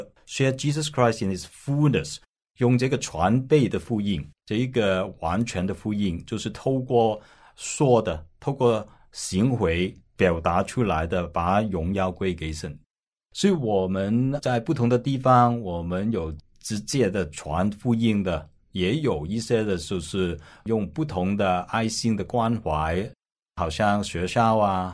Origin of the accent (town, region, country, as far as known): China